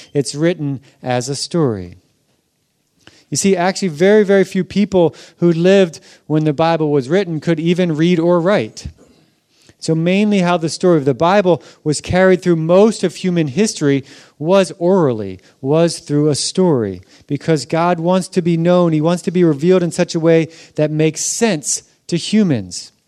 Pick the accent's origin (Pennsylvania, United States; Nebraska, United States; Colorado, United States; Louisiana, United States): Pennsylvania, United States; Philadelphia; As a kid, I grew up in Philadelphia, so the East Coast of United States.